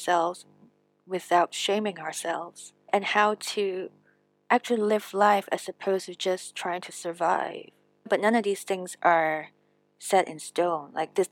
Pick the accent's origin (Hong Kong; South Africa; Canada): Hong Kong; Growing up in Hong Kong, it's very common for people to have English names.